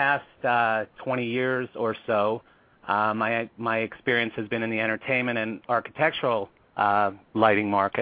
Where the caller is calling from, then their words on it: West Palm Beach, Florida, United States; I am at the LED Source headquarters in sunny West Palm Beach, Florida.